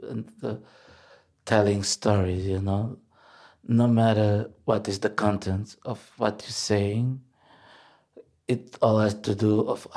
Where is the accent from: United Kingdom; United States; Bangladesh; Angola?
Angola; Luanda, Luanda Province; English is a second language; I grew up in Luanda, in a city where every time you're having a conversation, people are having a conversation, no matter what the issue would be about